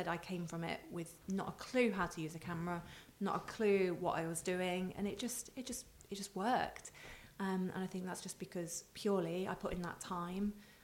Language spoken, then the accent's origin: English; Midlands, United Kingdom; I'm from the Midlands, so like Leicester and Birmingham, it's quite easy there. But I live in a small town